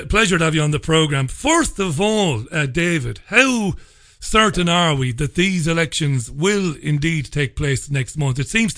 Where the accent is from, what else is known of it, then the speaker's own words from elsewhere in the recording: Ireland; I'm obviously an Irishman, and I remember Lisbon, I remember Nice, and I couldn't understand.